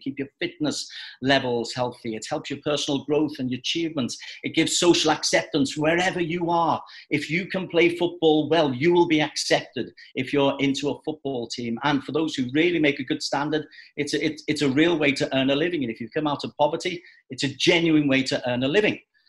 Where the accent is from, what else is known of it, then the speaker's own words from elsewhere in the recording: Liverpool, North West England, United Kingdom; There's a big Scottish community in Liverpool. We regard ourselves largely as British rather than English. We call ourselves the capital of Ireland, Scotland and Wales